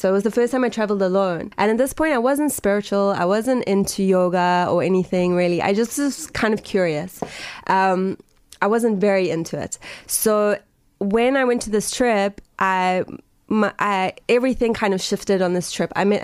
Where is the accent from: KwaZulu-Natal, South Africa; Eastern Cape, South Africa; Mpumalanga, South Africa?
KwaZulu-Natal, South Africa; Durban; moved away as an adult; also born or lived in London; I was born in Pietermaritzburg, and I schooled in Kloof in Durban. And then, like many South Africans do, I moved to London.